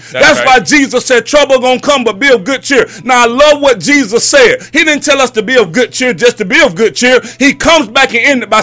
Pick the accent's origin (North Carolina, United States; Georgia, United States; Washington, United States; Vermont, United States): Georgia, United States; When I first got here, they said tsunami. Man, I'm from Georgia. What is a tsunami?